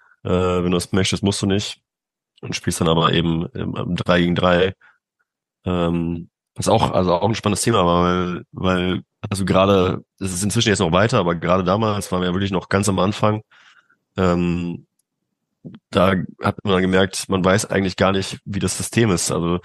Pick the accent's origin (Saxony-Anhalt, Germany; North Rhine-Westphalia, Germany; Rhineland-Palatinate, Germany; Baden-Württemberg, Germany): North Rhine-Westphalia, Germany; Cologne; Also ich bin aus Köln